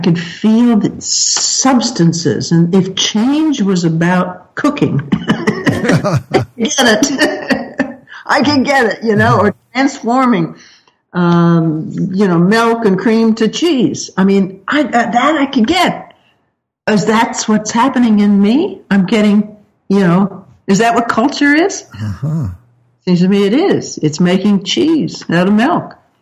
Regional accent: United States; it wasn't as humanistic as my American mind thought of humanistic.

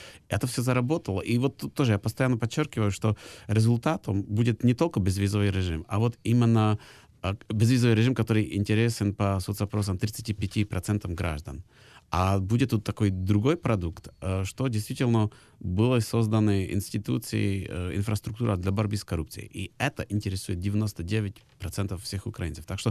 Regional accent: Prague, Czechia; я сам из Праги

